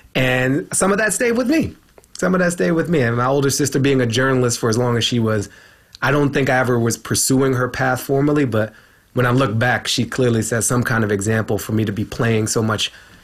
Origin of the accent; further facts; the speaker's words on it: Washington, District of Columbia, United States; I was born in George Washington University Hospital, 7:39 p.m. September 11th, to my mother